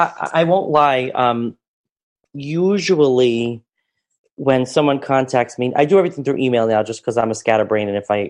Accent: New York, United States; you know, I grew up, I'm Italian, I'm from New York.

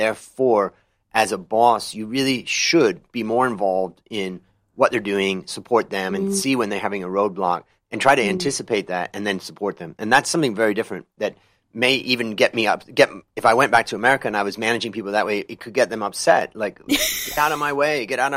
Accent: Ohio, United States; moved away as an adult; I grew up in Ohio, and everybody looked like me. And when I moved to California as a young guy, I just wanted to try something different. I moved from Ohio to California

